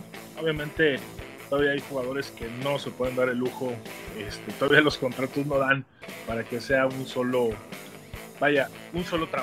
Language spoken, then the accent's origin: Spanish; Mexico; Pero yo como mexicano, yo veo un extranjero que me viene a dar competencia